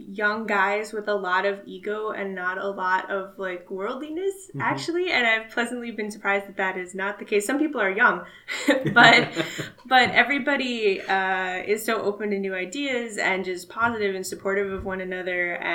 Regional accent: Minnesota, United States; So I'm born and raised in Minnesota, lived there, you know, grew up there in the same house my whole life. Went to University of Minnesota for undergrad

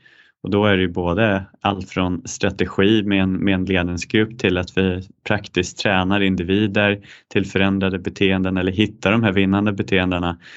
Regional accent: Kiruna, Norrbotten County, Sweden; som ursprungligen kommer från Norrland, jag kommer från Kiruna.

